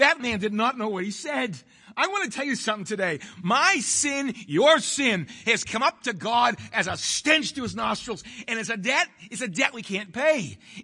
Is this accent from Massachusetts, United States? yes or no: yes; Chelsea, Massachusetts, United States; I grew up near Boston. I was born in the city of Chelsea, filthy little city. And I was born in that little city.